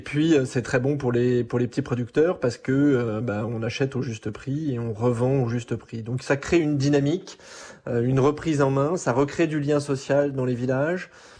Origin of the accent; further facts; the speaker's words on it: Auvergne-Rhône-Alpes, France; On est auvergnat d'origine.